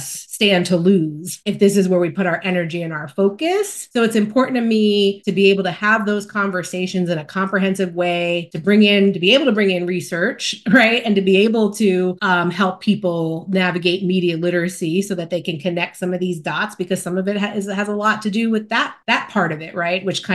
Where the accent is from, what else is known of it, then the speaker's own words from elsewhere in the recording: Lodi, New Jersey, United States; Oh, I grew up in Bergen County, Lodi, New Jersey.